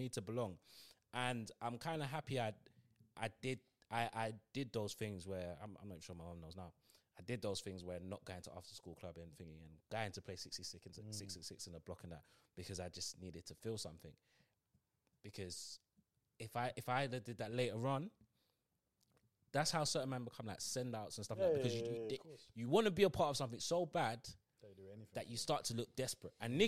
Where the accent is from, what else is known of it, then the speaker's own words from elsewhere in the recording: Peckham, London, United Kingdom; So I'm the only one. Like, and I'm from Peckham.